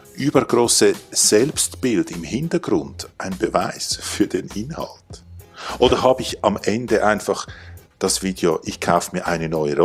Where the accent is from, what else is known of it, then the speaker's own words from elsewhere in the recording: Switzerland; Ich bin Schweizer.